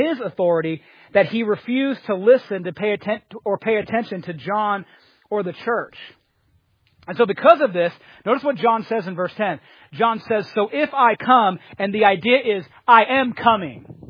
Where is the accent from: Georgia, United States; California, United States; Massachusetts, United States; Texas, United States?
Massachusetts, United States; Boston; accent: Boston; I felt like I started reading it in my northeastern Boston accent.